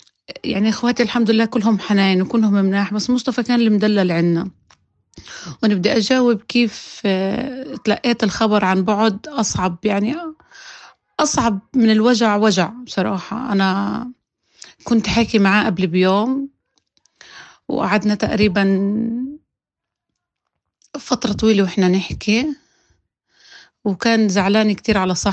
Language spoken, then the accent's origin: Arabic; Gaza, Gaza Strip, Palestine; now in Tulkarm, Palestine; طبعا أنا من غزة بس متزوجة بالضفة الغربية وموجودة في طول كرام، وأهلي طبعا كلهم في غزة. عمري 38 ودرس إدارة أعمال، وعندي 3 بنات وولد.